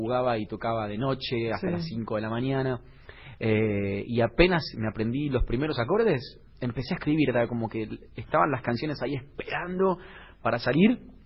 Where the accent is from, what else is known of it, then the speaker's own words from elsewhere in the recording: Santa Fe, Argentina; born there; Sí, en la ciudad de Santa Fe.